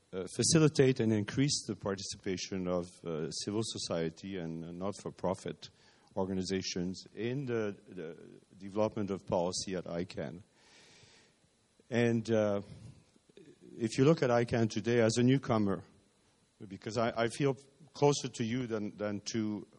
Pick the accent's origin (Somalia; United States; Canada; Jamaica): Canada; I'm a Canadian.